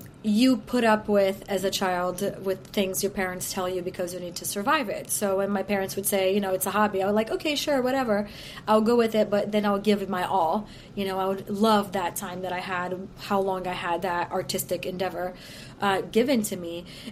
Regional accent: Brazil; English is a second language; growing up in Brazil in not an advantageous family, being an artist was not a choice.

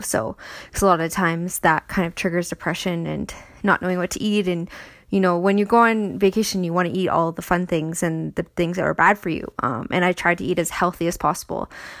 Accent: Canada; Growing up in Canada, in North America, that's our culture. We are very much raised in that. And my family are drinkers. And that's how I was raised. I grew up in a small town.

